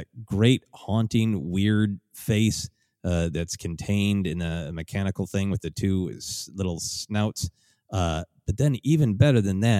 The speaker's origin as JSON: {"language": "English", "region": "Minnesota", "country": "United States", "tie": "born or raised there", "said": "growing up in Minnesota, a cold place"}